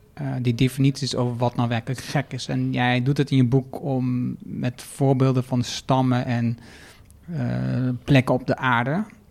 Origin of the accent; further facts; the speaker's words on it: Haaksbergen, Overijssel, Netherlands; now in Doetinchem, Netherlands; Ik ben opgegroeid in Haaksbergen, dat is een hele blanke gemeenschap. Ik woon in Doetinchem. Nog steeds een hele blanke gemeenschap.